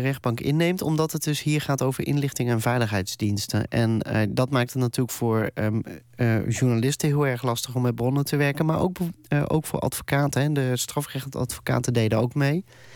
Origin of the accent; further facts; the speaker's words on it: Netherlands; want in de Verenigde Staten heb ik als Nederlander die op Nederlandse bodem is geen enkele rechtspositie.